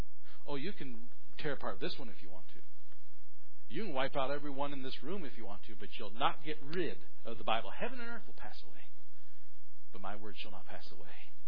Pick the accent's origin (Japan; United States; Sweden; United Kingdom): United States; But as an American, I'm disappointed, and I do desire a better country.